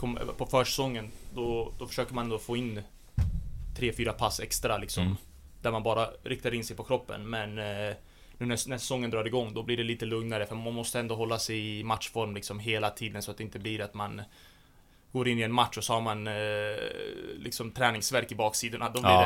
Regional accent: Haninge, Stockholm County, Sweden; Men som sagt, jag växte upp i Haninge i Stockholm och det var där jag började spela fotboll när jag var 5 år gammal.

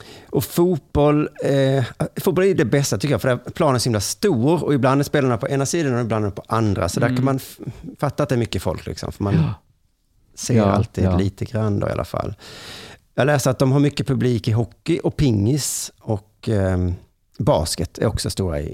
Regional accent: Kristianstad, Skåne, Sweden; Tycker det är roligare i Kristianstad, där jag kommer ifrån.

